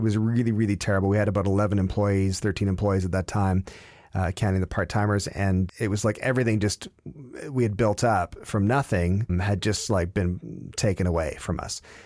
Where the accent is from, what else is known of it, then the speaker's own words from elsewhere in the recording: Stratford, Ontario, Canada; the best part about growing up in Stratford is that it's practically impossible to get served underage because the bar staff all know who your parents are